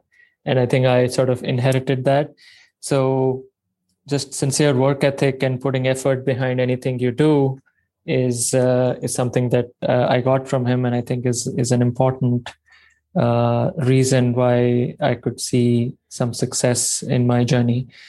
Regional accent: India; So I was born and raised in India, did my, you know, background in technology and computer science.

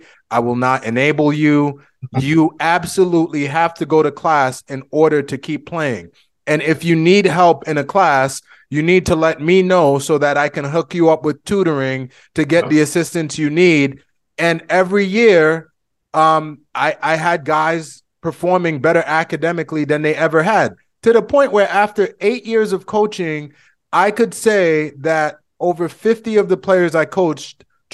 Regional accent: Boston, Massachusetts, United States; because I grew up in Dorchester and Mattapan and Brighton, and we played ball.

